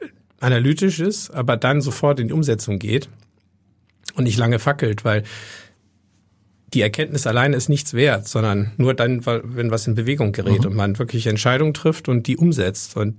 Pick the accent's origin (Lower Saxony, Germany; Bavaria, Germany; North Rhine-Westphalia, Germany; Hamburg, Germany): Hamburg, Germany; Tatsächlich bin ich in Barmbek geboren. Okay. Und dann in Wandsbek und später in Schnelsen und dann war ich in Rissen.